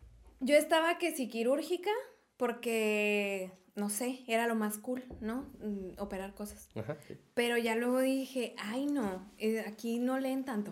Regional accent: Irapuato, Guanajuato, Mexico; Yo soy de Irapuato, Guanajuato, y pues me quería más playa, la verdad.

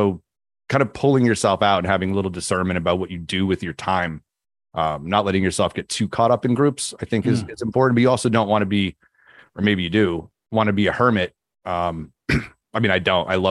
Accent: Connecticut, United States; I was brought up in the Roman Catholic Church. Okay. And very early on, I found that I took it seriously. I didn't take school seriously. Like, I went to a Roman Catholic school. We were part of the parish. Everybody knew everybody. It was a good, solid community here in Southern Conne

